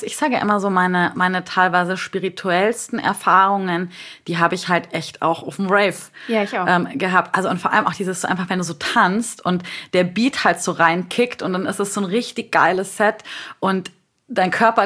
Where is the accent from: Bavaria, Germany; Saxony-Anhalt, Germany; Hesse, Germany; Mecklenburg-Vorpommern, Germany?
Bavaria, Germany; ich bin aus Bayern